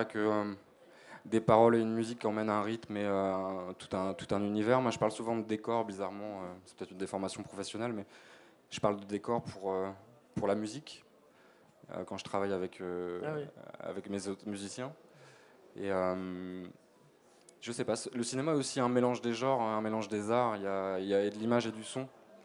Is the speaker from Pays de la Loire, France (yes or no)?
no; Saint-Brieuc, Brittany, France; born there; now in Paris, France; C'est ça, je suis né à Saint-Brieuc, moi.